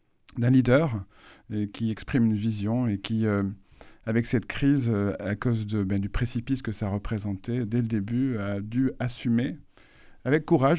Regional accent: Toulouse, Occitanie, France; moved away as an adult; also born or lived in Bordeaux; je suis né à Bordeaux, je vous disais, et grandi à Toulouse à partir de 77.

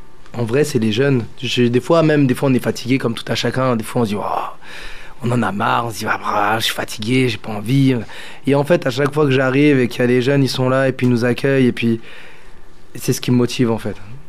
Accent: Île-de-France, France; Quand je suis arrivé, parce que je viens de Paris, donc dans le 95, et je suis arrivé à Figeac

